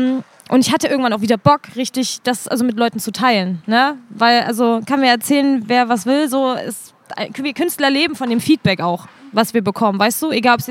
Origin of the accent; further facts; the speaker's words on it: Leipzig, Saxony, Germany; Ich komme ja aus Grünau. Also das ist ein Problemviertel hier in Leipzig